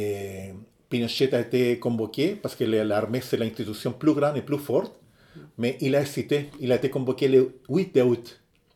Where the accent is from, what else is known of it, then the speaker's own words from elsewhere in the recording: Chile; born there; French is a second language; Oui, c'est-à-dire, je suis né en démocratie au Chili.